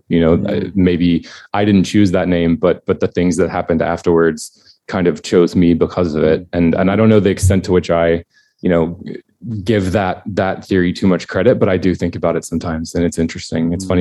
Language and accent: English; Alabama, United States; I grew up in Alabama and in Northern Alabama, and in particular in a small, very small, extremely rural community.